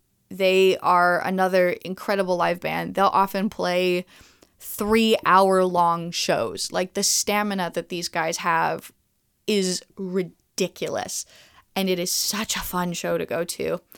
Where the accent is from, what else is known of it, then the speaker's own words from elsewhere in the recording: Montreal, Quebec, Canada; Montreal. And so I have to tell you about at least one unbelievably cool band that's coming out of my hometown.